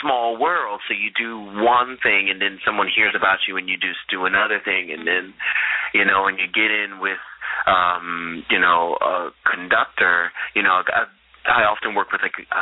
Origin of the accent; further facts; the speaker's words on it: Philadelphia, Pennsylvania, United States; I'm from Philadelphia.